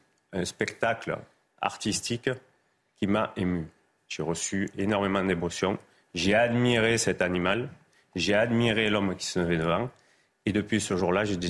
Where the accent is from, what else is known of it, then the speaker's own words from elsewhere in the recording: Nîmes, Occitanie, France; born there; je suis né à Nîmes, dans une région de taurine